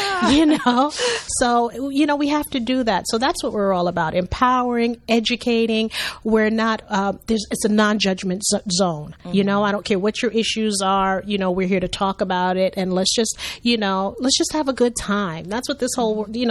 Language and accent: English; Brooklyn, New York, United States; moved away as an adult; now in Georgia, United States; I'm originally from Brooklyn. Don't hold it against me, okay? I am now a peach. My husband transferred to Georgia, so I'm here with him.